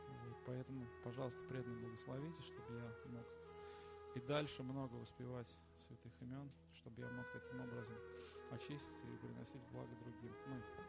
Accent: Penza, Penza Oblast, Russia; я из Пензы, плакать я не буду.

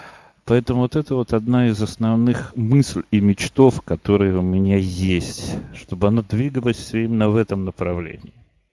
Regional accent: Tolyatti, Samara Oblast, Russia; moved away; Я могу рассказать о тольяттинских авторах, потому что я сам родом из

